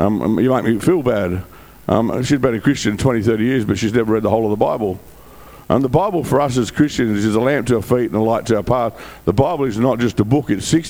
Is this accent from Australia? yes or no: yes; Western Australia, Australia; I grew up 7 years in Longmore, 2 years in Riverbank, and I've also done time in all the prisons in West Australia